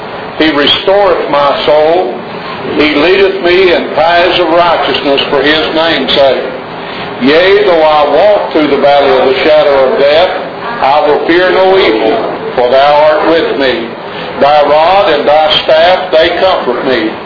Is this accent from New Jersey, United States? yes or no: no; Kentucky, United States; But I was raised in eastern Kentucky. I was born in February 5th, 1953 in southeastern Kentucky Baptist Hospital.